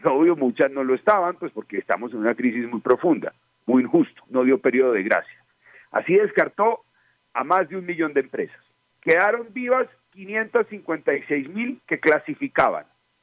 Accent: Colombia; Miren, colombianos, qué generosos somos.

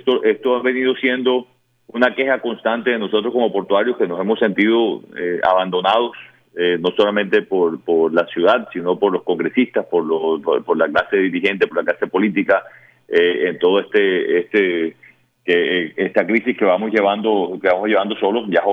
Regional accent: Barranquilla, Atlántico, Colombia; Nosotros como barranquilleros también somos responsables de lo que nos está pasando.

